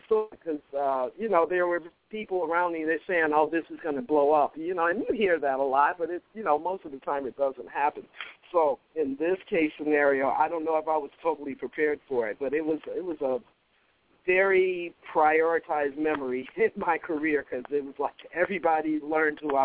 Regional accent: Virginia, United States; also born or lived in New York; because I was born in New York. So I grew up in Virginia, but I was born in New York.

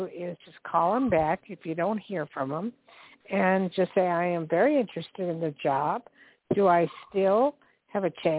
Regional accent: New Jersey, United States; born there; Oh, near my neck of woods. I was born in New Jersey. Right across the border.

